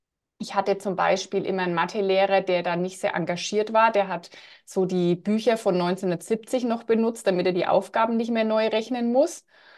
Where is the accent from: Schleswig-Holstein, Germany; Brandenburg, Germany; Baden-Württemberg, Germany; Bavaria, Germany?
Bavaria, Germany; ich komme aus der Nähe von Nürnberg oder von Fürth in Mittelfranken. Das hört man vielleicht manchmal dann im Laufe des Gesprächs auch.